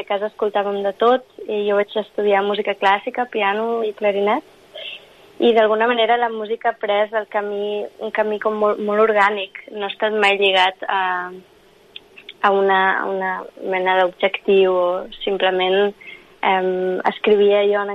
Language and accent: Catalan; Barcelona, Catalonia, Spain; born or raised there; first language English; Catalan is a second language